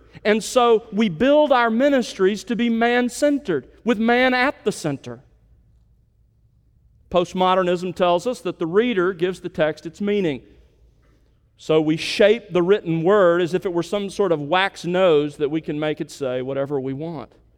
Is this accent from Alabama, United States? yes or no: yes; Alabama, United States; When I was growing up in South Alabama, I was the last of 10 kids, part of a large family